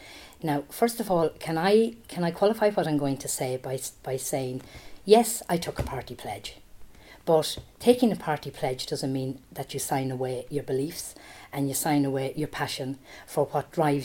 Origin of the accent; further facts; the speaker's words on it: Longford, County Longford, Ireland; When I was growing up in Longford, we had a county hospital on the Battery Road.